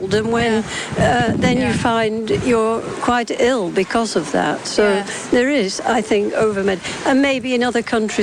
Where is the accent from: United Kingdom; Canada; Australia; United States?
United Kingdom; Because I'm British...